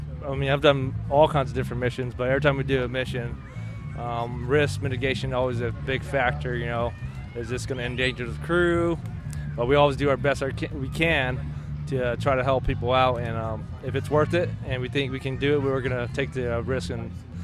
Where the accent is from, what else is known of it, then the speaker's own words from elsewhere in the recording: Fresno, California, United States; also born or lived in Thailand / San Francisco, United States; I'm from Fresno. I was actually born in Thailand, but my family immigrated here in 88. And so we were imported here from San Francisco, and this is where I grew up in Fresno my whole life.